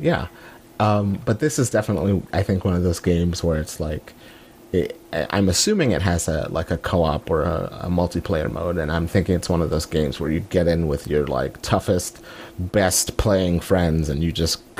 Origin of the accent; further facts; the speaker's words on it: New York City, New York, United States; No, I'm from New York City, where we don't know what a tree is.